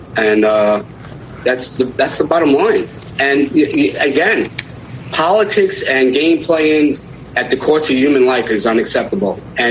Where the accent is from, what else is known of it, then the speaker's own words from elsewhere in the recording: United States; I am a human being before I'm an American.